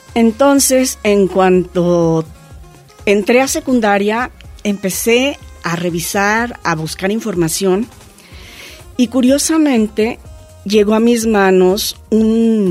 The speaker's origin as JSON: {"language": "Spanish", "town": "Encarnación de Díaz", "region": "Jalisco", "country": "Mexico", "tie": "born there", "said": "Mira, yo nací en un municipio que es límite de Jalisco con Aguascalientes. El municipio se llama Encarnación de Díaz."}